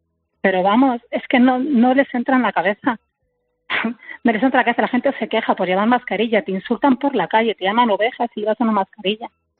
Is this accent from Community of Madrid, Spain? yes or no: yes; Madrid, Community of Madrid, Spain; yo soy de Madrid, y un sitio que se llama El Pardo